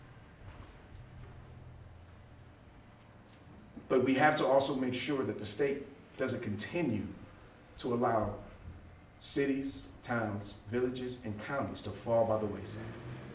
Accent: Milwaukee, Wisconsin, United States; I was a Democrat. I was from Milwaukee.

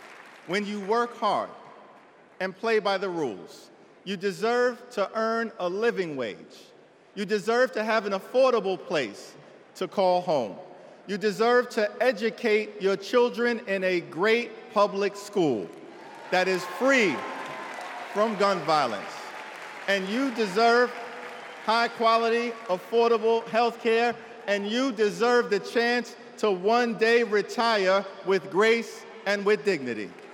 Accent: Brooklyn, New York, United States; it's a high honor and a distinct privilege as a Brooklynite, New Yorker, and as an American

